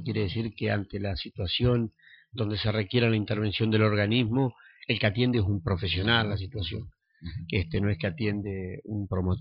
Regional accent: Argentina; yo nunca viví en un régimen comunista, ni en un régimen socialista, ni nada por el estilo. Siempre nací y me crié acá en la Argentina y hemos vivido siempre en un régimen capitalista.

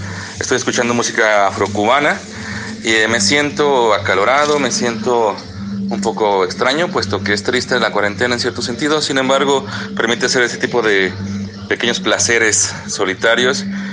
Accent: Durango, Mexico; Estoy en el jardín de mi casa, que no es su casa, y soy de Durango

